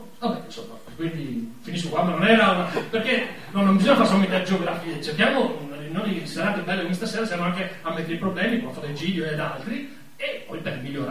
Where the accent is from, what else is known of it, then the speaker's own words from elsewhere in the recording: Casarsa, Friuli-Venezia Giulia, Italy; Io quando vado fuori di Casarsa, io dico sono di Casarsa, mi dicono no, tu sei di San Juan, praticamente, ma, quindi perché sono dall'altra parte, no? Di Runcis addirittura